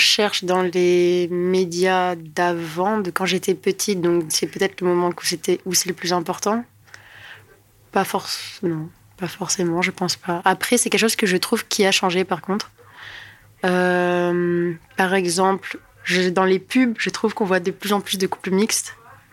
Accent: Côte d’Ivoire; born there; also born or lived in France; Quand je suis née, ils étaient en Côte d'Ivoire, mais je ne me rappelle pas parce que j'avais qu'un an. Après, j'ai fait 4 ans en France.

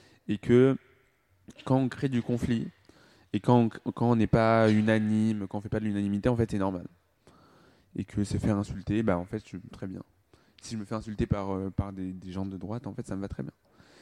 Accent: Rwanda; parce que je suis rwandais.

